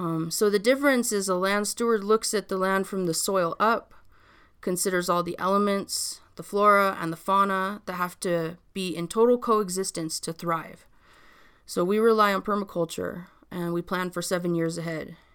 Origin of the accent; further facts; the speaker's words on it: Colorado, United States; born there; I was born in the San Luis Valley.